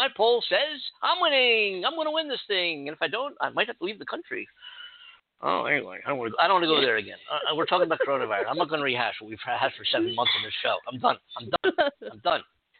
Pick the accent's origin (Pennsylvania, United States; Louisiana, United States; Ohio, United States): Pennsylvania, United States; Philadelphia; being just emotionally detached from the Philadelphia sports teams, of which I was very attached to as a Philadelphian.